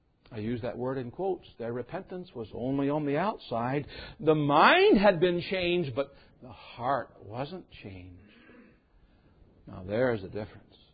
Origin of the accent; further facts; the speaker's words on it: Maryland, United States; Francis McKimney came to my hometown, Eastern Shore, Maryland, planted the first Presbyterian church in the U.S.